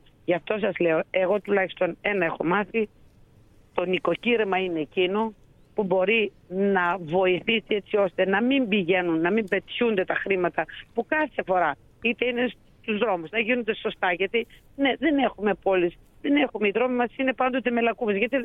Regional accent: Greece; είμαι Ελληνίδα

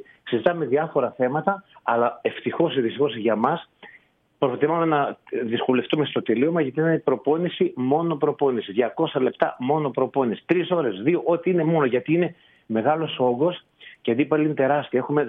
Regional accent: Agrinio, Western Greece, Greece; τη μητέρα πατρίδα μου, το Αγρίνο των Λακαρανίας, που είναι η πατρίδα μου μεγάλη. Από εκεί ξεκινήσα.

